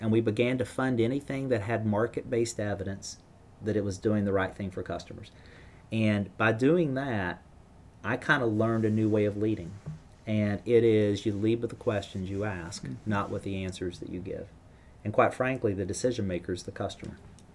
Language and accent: English; West Virginia, United States; but I'm from West Virginia, and we don't wear shoes, so that solved that problem.